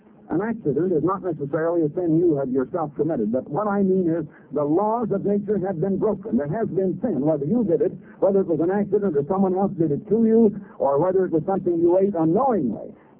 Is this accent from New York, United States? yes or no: no; Iowa, United States; I was born and raised in Iowa, and we'd go out and go bobsledding or skating in the winter